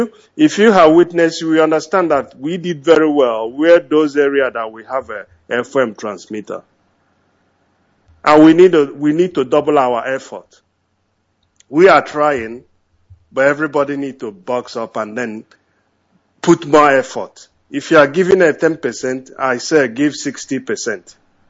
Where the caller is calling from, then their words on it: Australia; I'm calling from Australia.